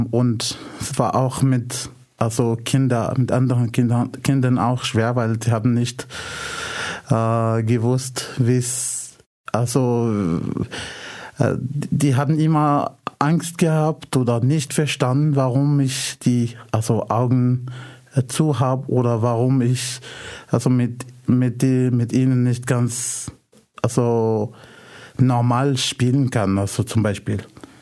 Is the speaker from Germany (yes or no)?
no; Casablanca, Casablanca-Settat, Morocco; now in Austria; Ich komme aus Casablanca, Marokko.